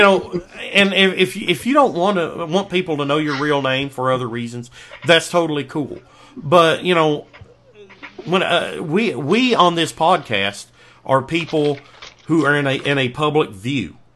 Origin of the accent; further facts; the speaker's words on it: Florida, United States; also born or lived in Kentucky; I'm from Kentucky, but I was raised in a swamp in South Florida.